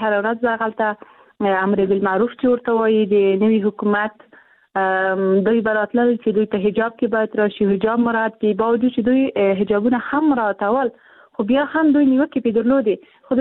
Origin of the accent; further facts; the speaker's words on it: Afghanistan; زه پښیمانه یم چې زه په افغانستان کې پیدا شوی یم زه د افغانستان یوه جلی یم